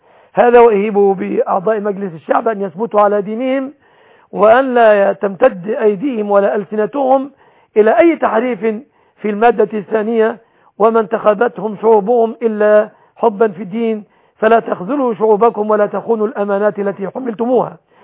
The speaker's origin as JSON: {"language": "Arabic", "country": "Egypt", "said": "بلادنا مصر"}